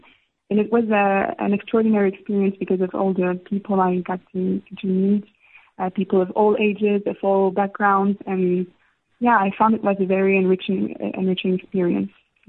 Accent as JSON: {"language": "English", "region": "Istanbul", "country": "Turkey", "tie": "born or raised there", "said": "Absolutely. Yeah, I spent most of my life there, actually. So, I had a fantastic time growing up in Istanbul. It's a huge city, so it can be intimidating at times."}